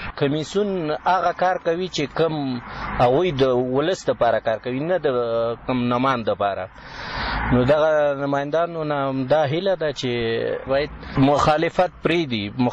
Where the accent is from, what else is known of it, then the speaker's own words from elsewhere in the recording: Kabul, Afghanistan; د کابل څخه یم